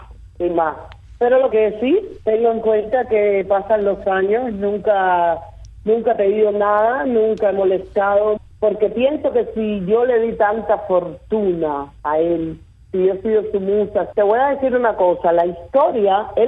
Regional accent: Cuba; soy cubana.

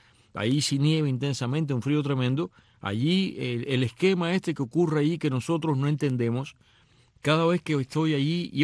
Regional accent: Cuba; now in Miami, United States; los cubanos que salimos de Cuba y venimos aquí a parar a Miami

